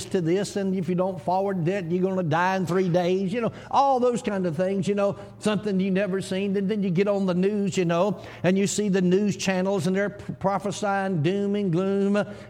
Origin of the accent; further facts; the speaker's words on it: Georgia, United States; now in Oklahoma, United States; I mean, just my home state of Georgia, even though I live in Oklahoma now, in my home state of Georgia